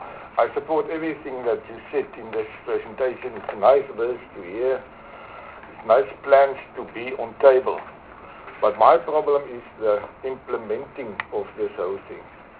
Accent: Oudtshoorn, Western Cape, South Africa; I am from Oudtshoorn and Kannaland.

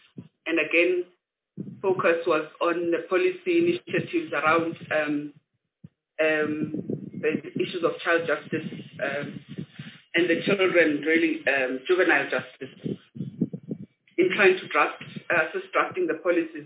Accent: Mthatha, Eastern Cape, South Africa; I am a child of the Eastern Cape in Umtata, and I was raised in the Eastern Cape, went to school there, boarding school

